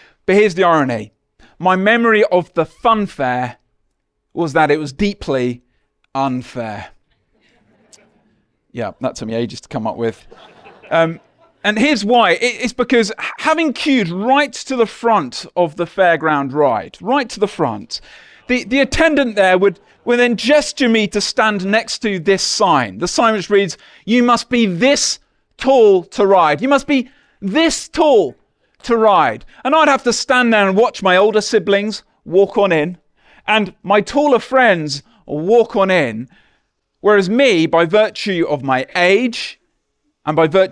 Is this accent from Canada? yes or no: no; Letchworth, East of England, United Kingdom; there was always a big circus which would arrive in my hometown of Letchworth.